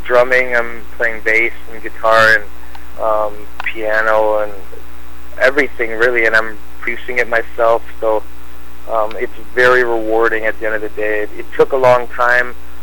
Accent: Canada; okay, well, I'm from Canada

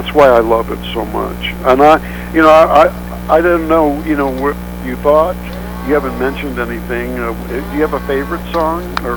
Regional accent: St. Louis, Missouri, United States; And I'm originally from St. Louis, so the band is really rooted in the Midwest.

